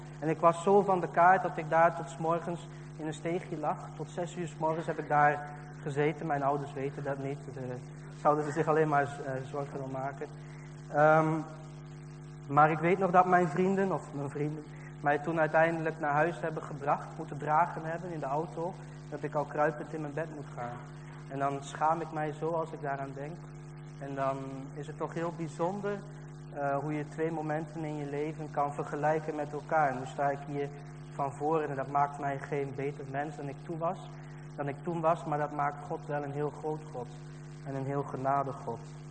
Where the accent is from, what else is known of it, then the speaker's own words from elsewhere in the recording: Bruges, West Flanders, Belgium; born there; Ik ben geboren in Brugge. Ik zie geboren in Brugge.